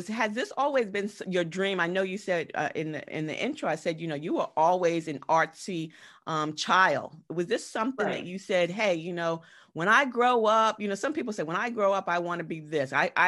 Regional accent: New York, United States; I'm from New York, so I know, you know, Broadway, and I know the big plays and stuff

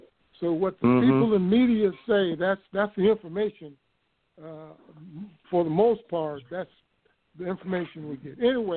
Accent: Chicago, Illinois, United States; I grew up in Chicago with the Chicago Defender, which some people might be aware of, which was a daily black newspaper in Chicago.

